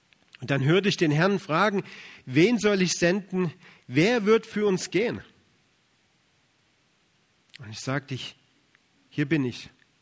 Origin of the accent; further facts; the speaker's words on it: Saxony, Germany; accent: Saxon; now in Frankfurt, Germany; Wie ihr schon an meinem Dialekt hören könnt, wir sind also nicht hier in Frankfurt aufgewachsen oder in der Umgebung, sondern wir kommen ursprünglich aus Sachsen, meine Frau und ich.